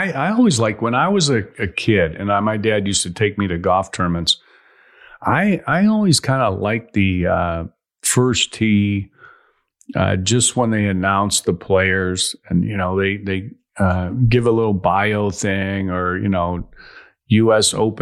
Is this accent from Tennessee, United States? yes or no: no; Chicago, Illinois, United States; No, I do. I grew up in Chicago.